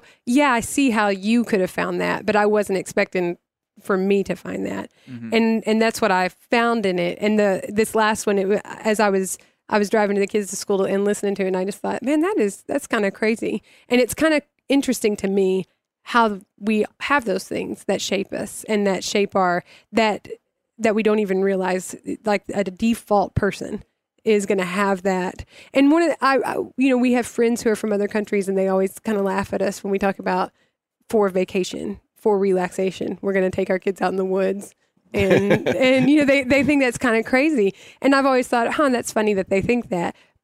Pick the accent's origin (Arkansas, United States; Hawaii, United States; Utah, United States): Arkansas, United States; do I think that way because I'm from Arkansas? Do I think that way because I'm an American?